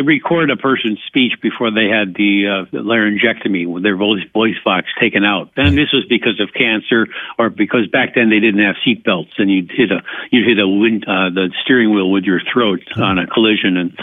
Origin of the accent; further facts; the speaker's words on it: Ohio, United States; also born or lived in Albany; Well, my parents, we moved to Ohio from New York area. I was born in Albany